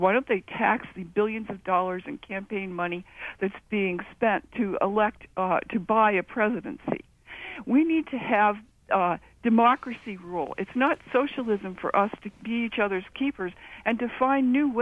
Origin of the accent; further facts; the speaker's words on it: Maine, United States; I'm 60 years old. I was brought up in Washington County.